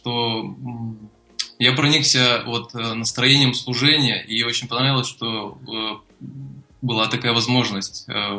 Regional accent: Naryan-Mar, Nenets Autonomous Okrug, Russia; Я из Крайнего Севера, Заполярья, из города Нарьян-Мара.

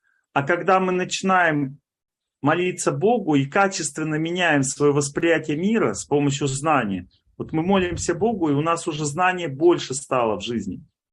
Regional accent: Volga region, Russia; я радуюсь и вспоминаю свое детство, потому что я вырос на Волге.

